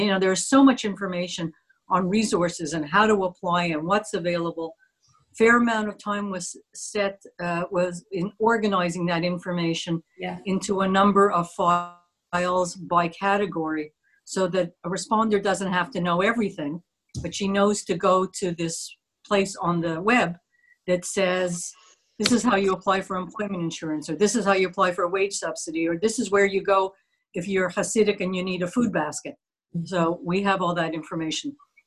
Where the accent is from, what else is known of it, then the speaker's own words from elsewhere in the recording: Canada; I'm in Canada.